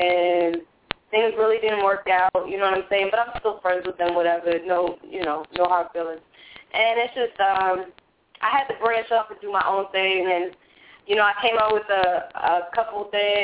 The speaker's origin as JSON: {"language": "English", "town": "Boston", "region": "Massachusetts", "country": "United States", "also_born_or_lived": "Wilkes-Barre", "said": "Okay, so originally I'm from Boston, East Cambridge, you know what I'm saying?"}